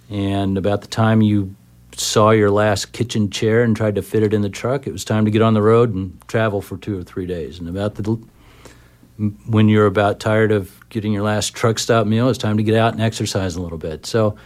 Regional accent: Indianapolis, Indiana, United States; Mainly in Indiana, or all in Indiana, but mainly in Indianapolis.

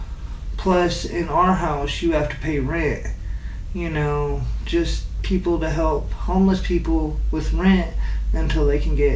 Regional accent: Indianapolis, Indiana, United States; I'm from Indianapolis. I'm from the South Side.

